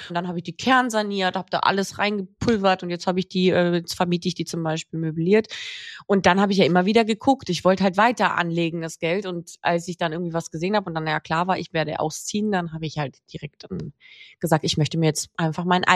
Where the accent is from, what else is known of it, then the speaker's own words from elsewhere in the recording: Carinthia, Austria; now in Köln, Germany; mit einer österreichischen Firma, auch aus meiner Heimatstadt, fast unmittelbar daneben, Griffen